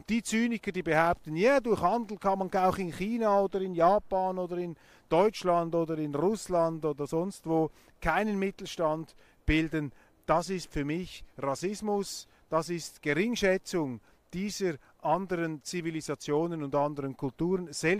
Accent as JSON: {"language": "German", "country": "Switzerland", "said": "das muss ich als Schweizer sagen"}